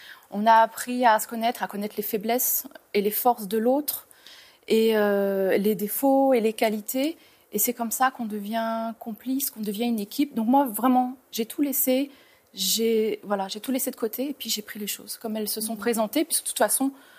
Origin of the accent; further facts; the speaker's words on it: France; Par exemple, je suis de France.